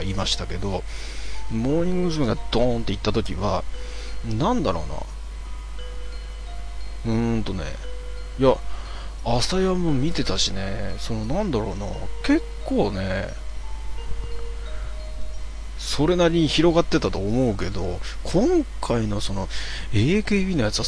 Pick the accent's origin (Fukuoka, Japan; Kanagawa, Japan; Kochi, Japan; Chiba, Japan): Kanagawa, Japan; 自分神奈川、普通に神奈川生まれで神奈川育ちですねずっと神奈川です